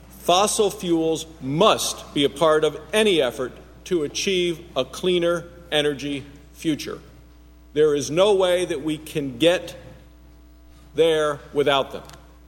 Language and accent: English; Wyoming, United States; the negative economic impact to the Rocky Mountain West and to my home state of Wyoming is very real and significant.